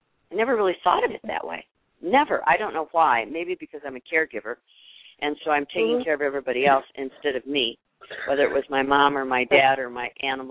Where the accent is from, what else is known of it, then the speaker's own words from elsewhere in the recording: Midwest, United States; I come from the Midwest, and we have the same kind of weather, that whole Milwaukee, Wisconsin area, and Chicago area.